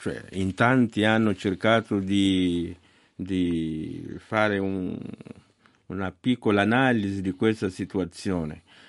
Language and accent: Italian; Cabo Delgado, Mozambique; Io sono del Mozambico e vengo proprio dalla provincia di Cabo Delgado